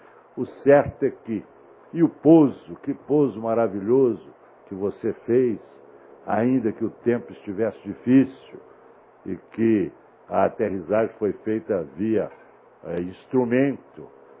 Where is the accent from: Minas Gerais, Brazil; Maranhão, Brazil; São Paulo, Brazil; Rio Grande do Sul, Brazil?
Minas Gerais, Brazil; born there; isso acontece em Minas Gerais, que é o estado, meu estado natal.